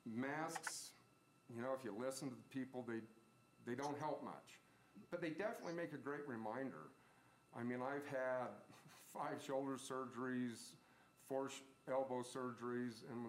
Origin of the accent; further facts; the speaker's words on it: United States; You know, I'm an American.